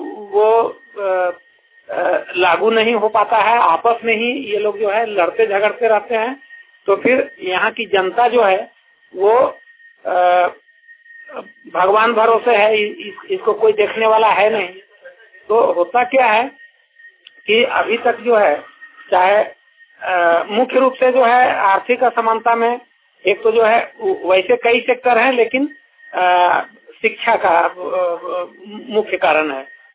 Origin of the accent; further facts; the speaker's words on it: Jagdishpur, Jharkhand, India; और मैं हजारीबाग जिले के ग्राम जगदीशपुर पोस्ट जगदीशपुर प्रखंड सदर जिला हजारीबाग का रहने वाला हूं।